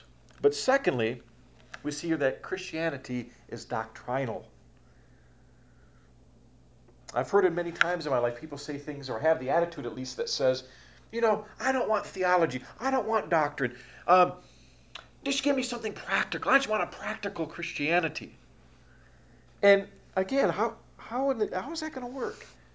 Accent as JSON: {"language": "English", "town": "Houghton Lake", "region": "Michigan", "country": "United States", "tie": "born or raised there", "said": "I'll tell you, my hometown up in Houghton Lake, up in northern Michigan, is a lot like the island of Crete, actually."}